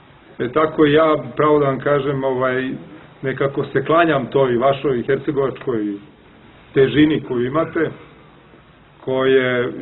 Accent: Belgrade, Serbia; evo ja koji sam odrastao u Beogradu

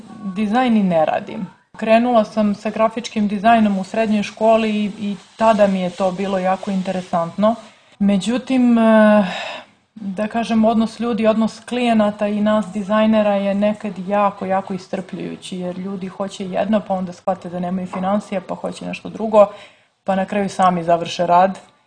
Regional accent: Herceg Novi, Herceg Novi Municipality, Montenegro; born or raised there; also born or lived in Dubrovnik

